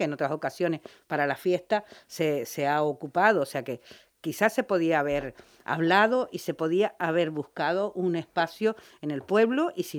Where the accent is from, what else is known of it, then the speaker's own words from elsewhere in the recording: Tuineje, Canary Islands, Spain; yo soy del pueblo de Tuineje